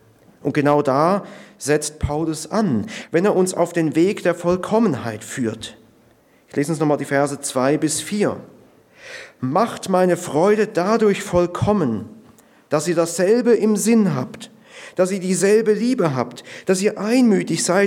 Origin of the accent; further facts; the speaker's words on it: Switzerland; gab es in der Schweiz, wo ich aufgewachsen bin, eine Werbekampagne